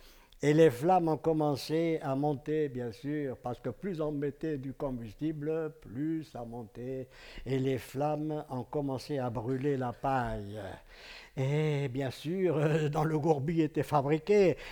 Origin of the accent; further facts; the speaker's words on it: Algeria; born there; Vous savez que je suis né en Algérie, de l'autre côté de la Méditerranée. C'était en Algérie, donc c'était à l'époque de l'Algérie française